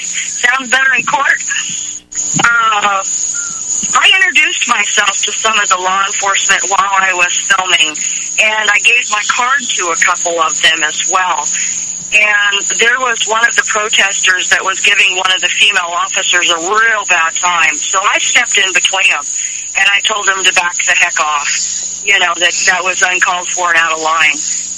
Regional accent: California, United States; I was born and raised in Humboldt County, California. So I was raised around hippies, rednecks, Hells Angels, and a lot of activists.

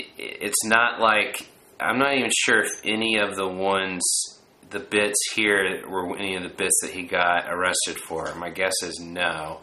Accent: Little Rock, Arkansas, United States; And I was from Little Rock, Arkansas, so it didn't even occur to me that I could, as much as I love those things

